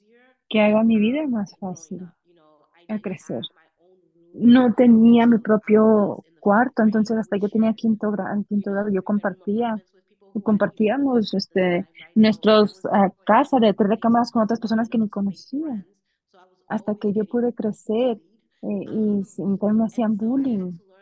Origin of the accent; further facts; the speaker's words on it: Detroit, Michigan, United States; Yo crecí en Detroit, nací y crecí en Detroit